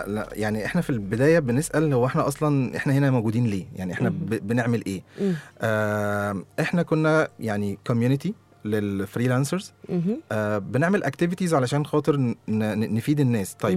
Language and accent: Arabic; Egypt; طب ليه ناس بره بتاخد فلوس اكتر مني انا كمصري؟